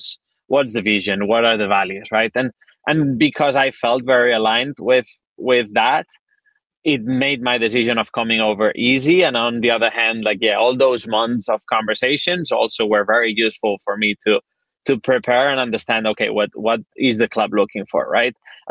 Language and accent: English; Barcelona, Catalonia, Spain; I'm from Barcelona, right? Like the city and the club are one and the same.